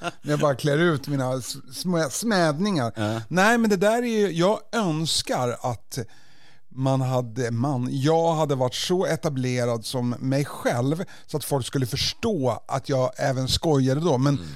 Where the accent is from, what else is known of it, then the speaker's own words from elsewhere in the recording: Denmark; Swedish is a second language; hej, jag är komiker, bla bla, jag är en dansk man